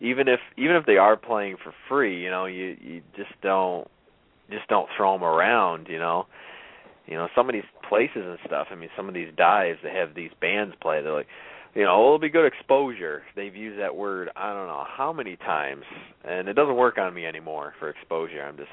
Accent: New York, United States; now I'm playing out once or twice a week all throughout New York. You know, I have a CD release in my hometown at Sweet Basil's June 28th.

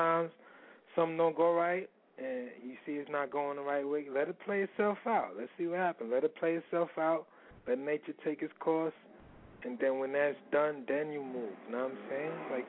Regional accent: New Hampshire, United States; I'm from New Hampshire. I just stay here on the weekends.

